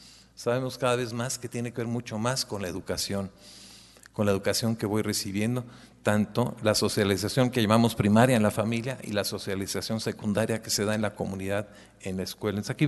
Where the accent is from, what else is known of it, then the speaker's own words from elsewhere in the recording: Guanajuato, Mexico; Soy nacido en México, entonces no crean que vengo a criticar desde fuera.